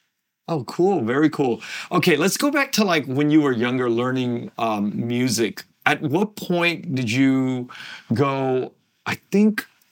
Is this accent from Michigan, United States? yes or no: no; California, United States; You know, when you think about growing up in Orange County, you have two cultures. You have the Vietnamese culture and you have a very white culture.